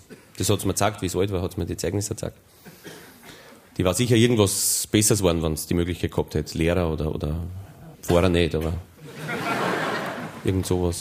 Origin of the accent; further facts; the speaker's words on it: Waldhausen, Upper Austria, Austria; born there; Geboren bin ich 1962 in Waldhausen. Waldhausen, das werden Sie nicht kennen, das ist 5 Kilometer weg von Dimbach. Das ist 15 Kilometer oberhalb von Grein.